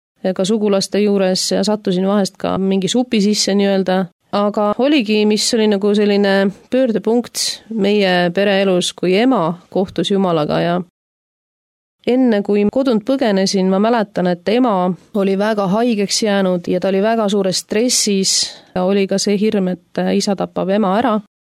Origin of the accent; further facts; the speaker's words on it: Koigi, Järva County, Estonia; Järvamaalt Koigi külast oleme pärit huvitaval kombel samast külast, kus … Käisime samas koolis ja laulsime samas ansamblis.